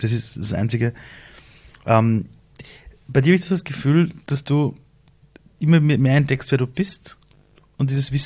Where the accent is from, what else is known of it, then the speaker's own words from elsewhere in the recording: Iran; in meinem Heimatland Iran könnte ich dein Vater sein